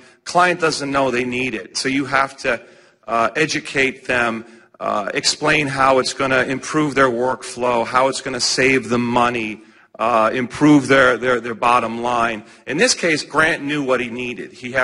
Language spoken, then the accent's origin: English; New York, United States; I'm from New York. I'm a frustrated Ranger fan.